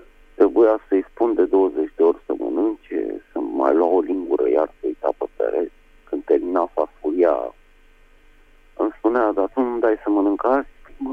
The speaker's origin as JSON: {"language": "Romanian", "region": "Bucharest", "country": "Romania", "said": "din București"}